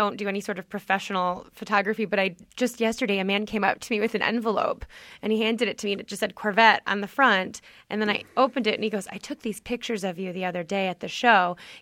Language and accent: English; Detroit, Michigan, United States; I'll go somewhere and they'll go, where are you from? And I go, Detroit.